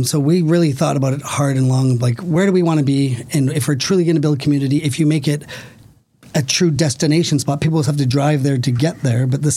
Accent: Toronto, Ontario, Canada; now in Milwaukee, United States; I mean, I grew up in Canada, in Toronto, in a large city.

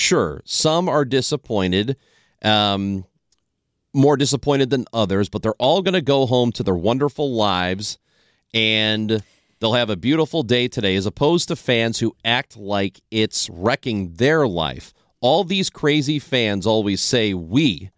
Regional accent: Highland, Illinois, United States; particularly my hometown boy, Sam LaPorta, who's from the Illinois side, if I remember right.

